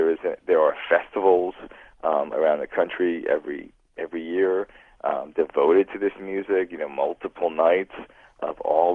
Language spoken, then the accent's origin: English; New Jersey, United States; I remember I was growing up in New Jersey